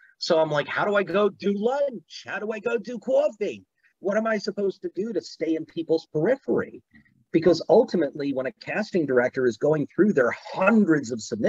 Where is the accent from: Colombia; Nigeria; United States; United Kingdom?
United States; Maryland; I grew up in Maryland